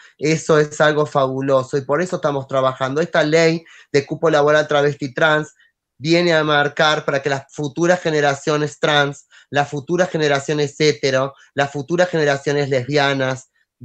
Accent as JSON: {"language": "Spanish", "region": "Córdoba", "country": "Argentina", "moved": "yes", "said": "porque yo soy de Córdoba y obviamente de Córdoba yo sabía que no iba a tener un buen fin. Y vine aquí por 15 días de turismo a trabajar en un cabaret. Hacía espectáculo y luego me quedé. Y aquí hace 25 años que vivo."}